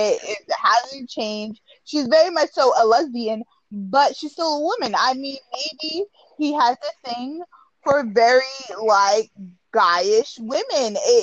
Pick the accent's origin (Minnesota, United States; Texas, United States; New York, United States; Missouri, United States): New York, United States; Yeah, I'm from New York too.